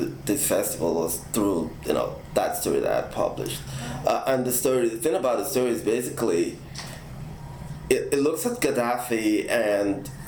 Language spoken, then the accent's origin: English; Nigeria; I'm African, I'm Nigerian, and I grew up in that culture where, a witch could be a vampire.